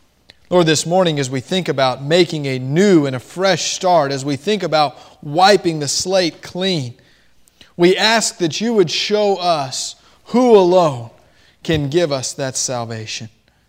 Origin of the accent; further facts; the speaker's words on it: Florida, United States; because I am from Florida and it was cold outside.